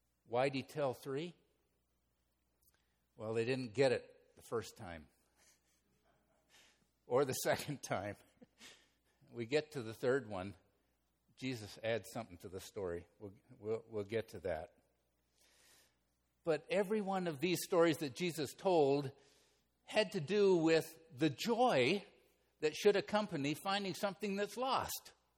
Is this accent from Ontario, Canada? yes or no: yes; Peterborough, Ontario, Canada; I worked one summer for one of my uncles, a contractor, in my hometown, Peterborough, Ontario, Canada.